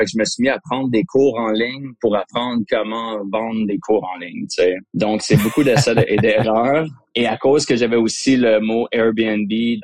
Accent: Bromont, Quebec, Canada; Je suis né à Bromont dans les années 70. J'ai fait du ski quand j'étais jeune à Bromont.

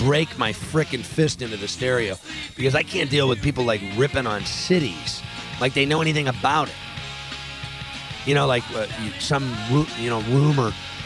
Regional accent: Pittsburgh, Pennsylvania, United States; I mean, I'm from Pittsburgh.

